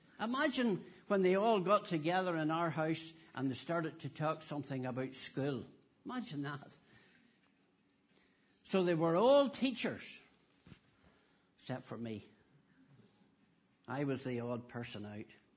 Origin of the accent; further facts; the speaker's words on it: Kilkeel, Northern Ireland, United Kingdom; But they knew I came from the Kilkeel area, so they said, you come and teach the children about fishing.